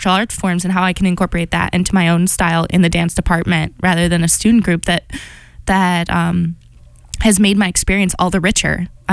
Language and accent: English; Chicago, Illinois, United States; my housemates alone, one from Virginia, one from Korea, one from Brooklyn, I'm from Chicago.